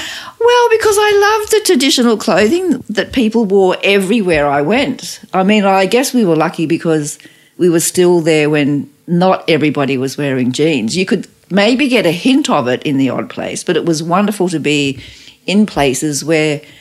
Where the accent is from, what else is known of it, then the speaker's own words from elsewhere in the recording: Australia; "I'm from Australia and do you have a job?"